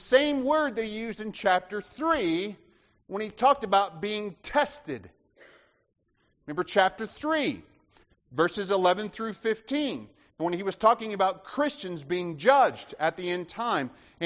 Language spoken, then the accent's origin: English; the South, United States; I'm from the South, and people often ask me about how do I like it in New Jersey.